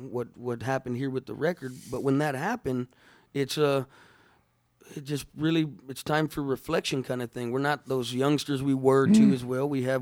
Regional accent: Texas, United States; We're from Texas. We are Chicanos, Mexican Americans.

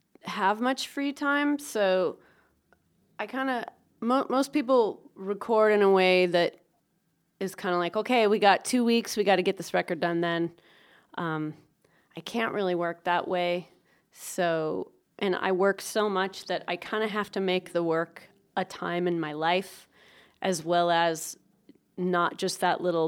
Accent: Pacific Northwest, United States; I'm from the Northwest, and I hadn't spent any time there in probably over 15, 20 years.

